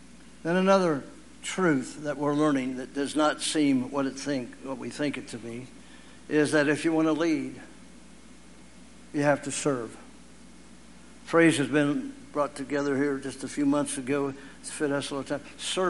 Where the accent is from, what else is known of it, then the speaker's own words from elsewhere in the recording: Ohio, United States; now in Texas, US/also=Michigan; I was from Ohio.